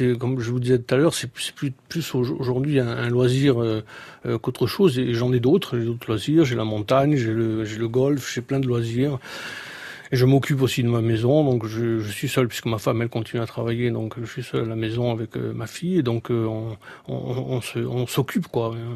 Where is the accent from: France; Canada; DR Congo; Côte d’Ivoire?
France; Bastia, Corsica; moi. Donc, je suis d'originaire de Castanic, de Doritz. Et j'ai vécu toute mon enfance à Bastia. Entre Bastia et le village.